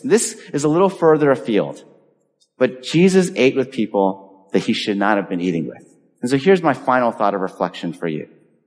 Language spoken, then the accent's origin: English; Medford, Massachusetts, United States; in my hometown of Medford here